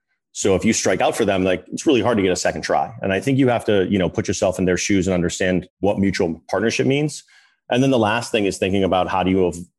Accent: Boston, Massachusetts, United States; I'm from Boston, North Shore.

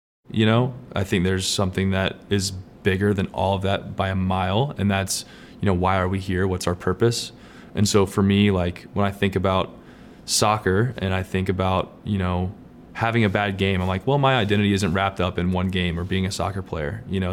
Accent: Lawrenceville, Georgia, United States; So I grew up in Lawrenceville, Georgia. My dad was a pastor, and so I was a PK, pastor's kid. I had two older brothers, but we were in the suburbs outside of Atlanta.

